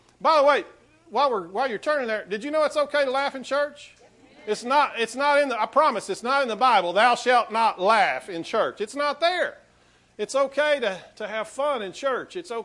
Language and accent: English; Winters, Texas, United States; born there; I was born in Winters and spent many summers in different times going and spending some time with granny.